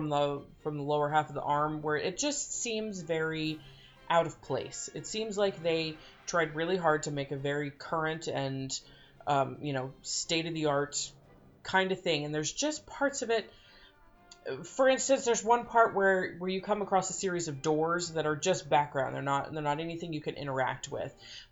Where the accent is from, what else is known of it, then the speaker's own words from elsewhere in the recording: Los Angeles, California, United States; Not the least of which because I grew up in Los Angeles, so seeing all of the real world locations